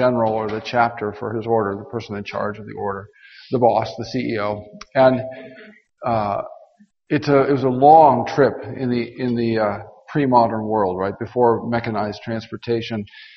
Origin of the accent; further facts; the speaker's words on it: Nebraska, United States; also born or lived in Kansas; I was born in Kansas, and I was raised in Nebraska. And I learned to drive in a pasture